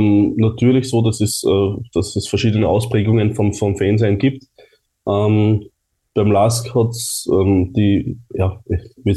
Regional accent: Linz, Upper Austria, Austria; in Linz geboren und aufgewachsen. Schon immer LASK-Fan gewesen, 28 Jahre bin ich jetzt alt.

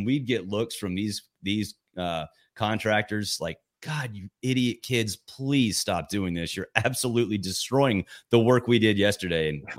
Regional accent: Atlanta, Georgia, United States; I'm from here. I went to Wheeler High School. I'm from Atlanta.

